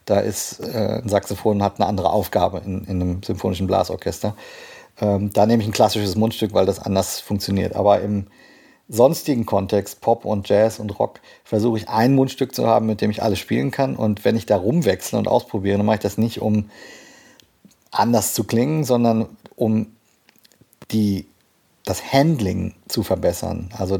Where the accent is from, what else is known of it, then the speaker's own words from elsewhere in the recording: North Rhine-Westphalia, Germany; Naja, ich bin ja im Sauerland groß geworden